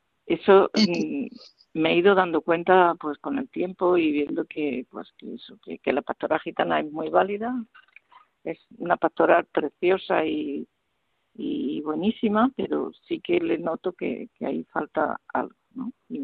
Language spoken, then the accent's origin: Spanish; Jaén, Andalusia, Spain; moved away as an adult; now in Elche, Spain; yo soy de Jaén, soy andaluza. Y ajá, me vine a Elche, pues recién casada, con 21 años.